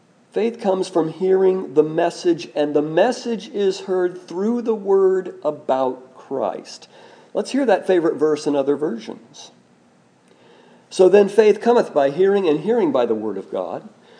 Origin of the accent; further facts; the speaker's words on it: Indiana, United States; I was, after all, born and raised in Rush County. many people in Rush County do not speak English. They speak Hoosier.